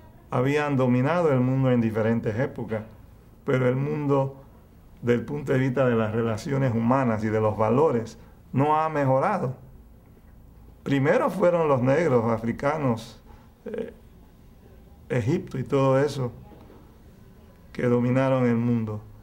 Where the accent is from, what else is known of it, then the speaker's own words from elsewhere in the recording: Panama; Digo, yo nací aquí, yo me considero panameño, pero yo soy bicultural y le doy gracias a Dios por eso.